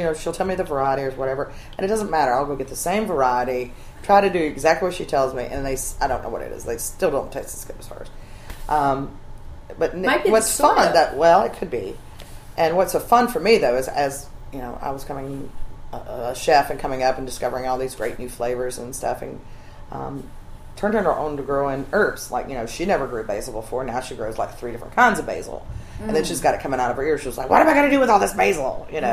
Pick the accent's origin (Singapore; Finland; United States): United States; Alabama; I grew up in Alabama. We eat peanut farms there as well, yeah.